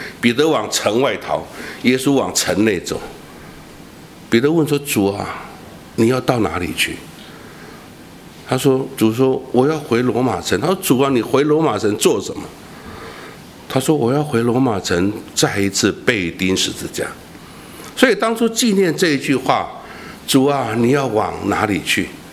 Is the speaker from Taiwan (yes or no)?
no; China; 因为我们中国人讲留得青山在，不怕什么没柴烧。